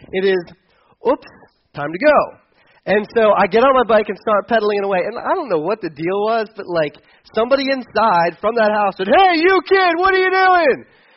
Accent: Delaware, United States; well, I told you about where I grew up in Delaware last week

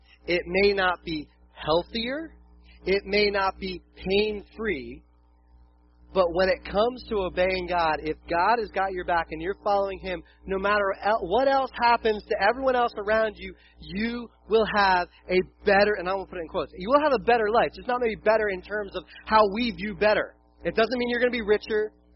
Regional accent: Delaware, United States; I'm a city boy, and I grew up in Delaware, and that's where I live, and we were just south of Philly.

